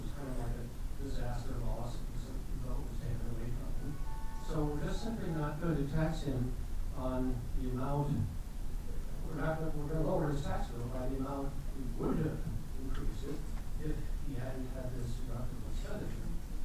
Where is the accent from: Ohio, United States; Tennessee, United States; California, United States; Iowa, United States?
California, United States; Berkeley; from Berkeley, California.